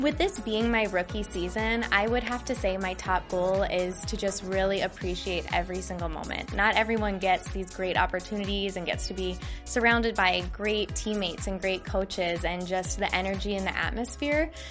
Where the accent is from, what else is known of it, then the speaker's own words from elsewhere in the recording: Vienna, Virginia, United States; now in Minnesota, United States; I am originally from Vienna, Virginia, and this is my rookie year as a Minnesota Vikings cheerleader.